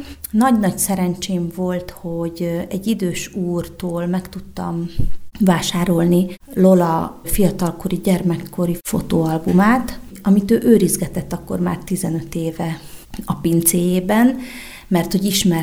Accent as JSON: {"language": "Hungarian", "town": "Gemerská Hôrka", "region": "Košice Region", "country": "Slovakia", "lives_now": "Košice, Slovakia", "said": "de én nem vagyok kassai születésű, tehát én gömörhorkai vagyok, egy kis gömöri faluból származom, és Kassán élek 25 éve"}